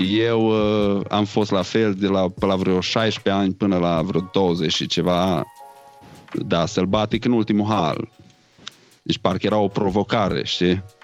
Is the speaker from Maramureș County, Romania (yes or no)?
yes; Sighetu Marmației, Maramureș County, Romania; Sighetu Marmației, Maramureș, 4355.